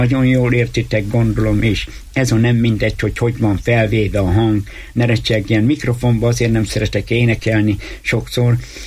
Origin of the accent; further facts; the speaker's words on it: Hernádszentandrás, Borsod-Abaúj-Zemplén, Hungary; Hernád völgyi gyereke vagyok. Szent Andráson születtem, egy kis koromtól nagy koromig benne fölcseperedtem.